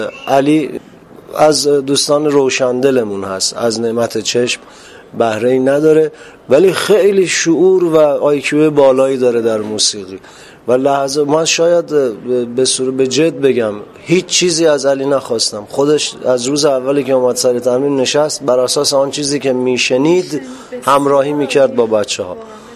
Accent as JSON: {"language": "Persian", "country": "Iran", "said": "من ایرانی هستم و نمایش های ایرانی رو دوست دارم و شیوه های نمایش ایرانی هم دوست دارم"}